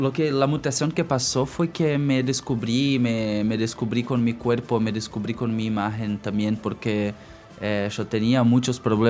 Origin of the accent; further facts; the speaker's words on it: Rio Grande do Sul, Brazil; Es una cosa muy interesante porque mi cultura es una cosa un poco híbrida. Nosotros tenemos una relación muy próxima con Uruguay, con Argentina